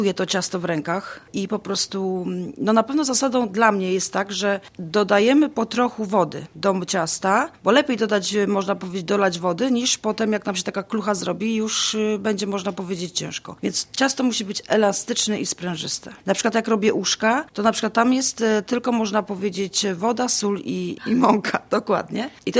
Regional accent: Radzyń Chełmiński, Kuyavian-Pomeranian Voivodeship, Poland; bo ja ogólnie pochodzę z województwa kujawsko-pomorskiego, z Radzenia Chomińskiego

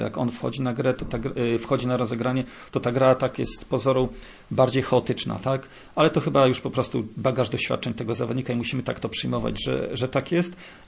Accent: Słupsk, Pomeranian Voivodeship, Poland; Oczywiście ja jestem ze Słupska

